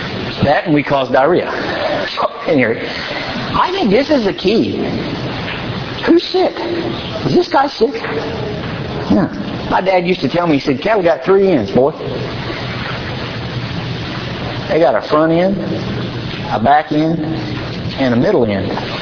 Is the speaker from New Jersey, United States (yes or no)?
no; Oklahoma, United States; Of course, I'm from Oklahoma, so whatever. No, I'm not picking on Oklahoma.